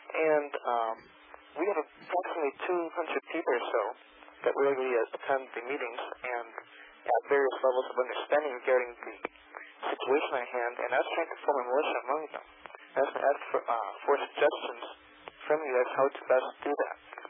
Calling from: Los Angeles, California, United States; I am calling from the Los Angeles area

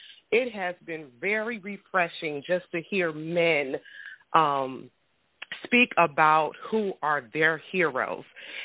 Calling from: Detroit, Michigan, United States; from Detroit.

